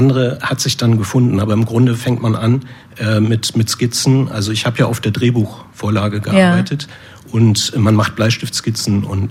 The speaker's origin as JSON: {"language": "German", "region": "Bremen", "country": "Germany", "tie": "born or raised there", "said": "ich bin in Bremen aufgewachsen ursprünglich"}